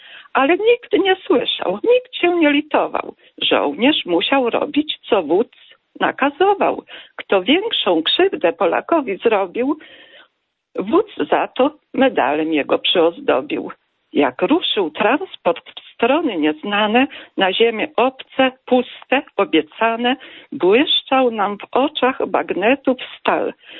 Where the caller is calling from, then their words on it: Krosno, Subcarpathian Voivodeship, Poland; ja z Krosna dzwonię